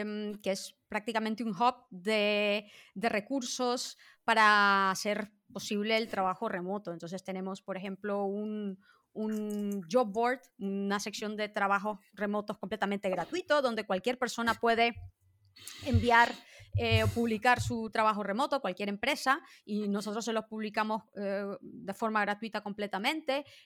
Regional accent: Nicaragua; moved away as an adult; yo desde antes trabajaba también en mi país. Yo soy originalmente de Nicaragua, entonces antes de ir a estudiar a Salamanca

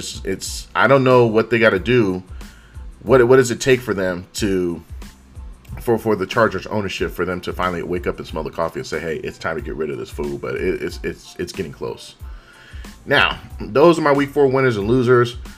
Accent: Oakland, California, United States; We had Damian Lillard of Oakland, California. Shout out to my hometown.

